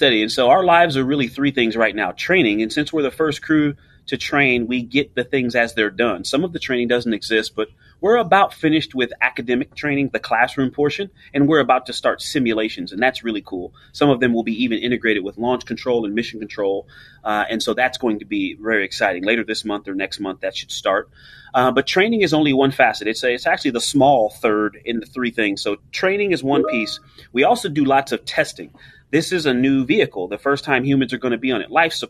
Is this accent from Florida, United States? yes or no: no; California, United States; It's made in California. I'm from California. It's been great for creating jobs in my home state.